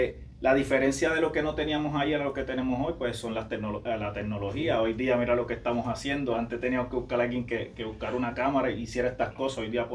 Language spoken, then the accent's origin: Spanish; Carolina, Puerto Rico; porque somos de Carolina.